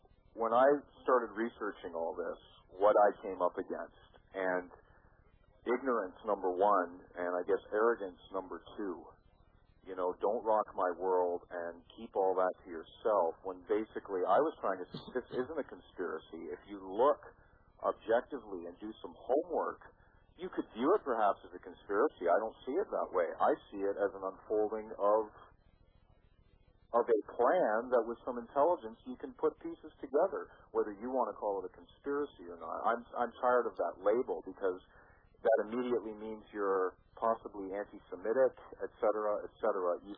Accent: Canada; Right, and GM here in Canada, in my hometown actually, was awarded a $15 billion contract

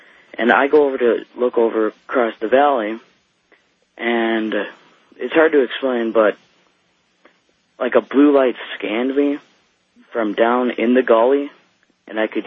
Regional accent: Missoula, Montana, United States; I am from Missoula, Montana.

